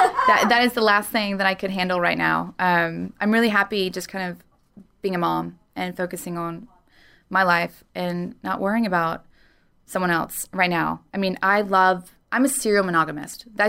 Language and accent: English; the South, United States; And growing up in the South, I always kind of was disgusted by that.